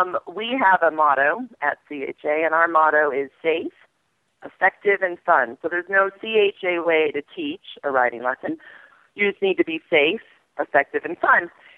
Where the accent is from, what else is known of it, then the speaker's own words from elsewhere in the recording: Aurora, Colorado, United States; from Aurora, Colorado